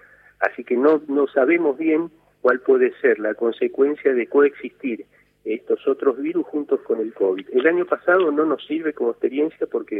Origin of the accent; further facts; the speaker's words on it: Rosario, Santa Fe, Argentina; Yo soy de Rosario